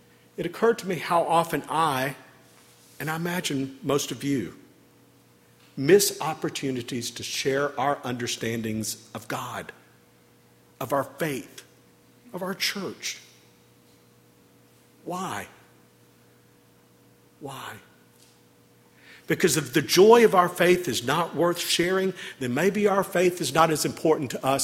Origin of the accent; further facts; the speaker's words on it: Florida, United States; I explained that I was from Florida, that I was on sabbatical, and this whole thing was a bucket list adventure for me.